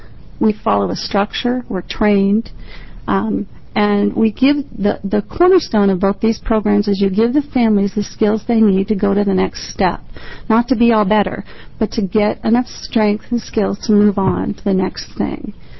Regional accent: Oregon, United States; I come from Yamhill County.

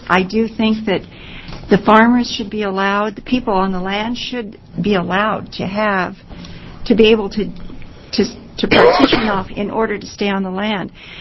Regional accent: Oregon, United States; I was born here in Oregon, raised on a farm.

